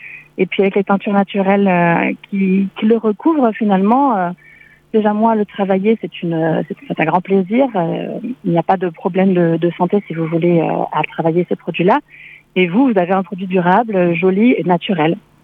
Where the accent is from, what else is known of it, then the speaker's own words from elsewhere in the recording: Provence-Alpes-Côte d'Azur, France; Moi, j'ai été élevée en Provence, donc en entourée de plantes, de végétaux de toutes sortes, aromatiques, tinctoriales, alimentaires.